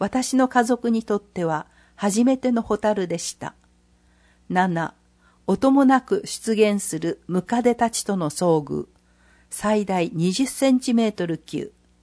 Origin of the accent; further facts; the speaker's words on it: Tokyo, Japan; also born or lived in Cuba; now in Iki, Japan; 東京で生まれ育った私にとって、壱岐での生活には様々な魅力や驚きがあります。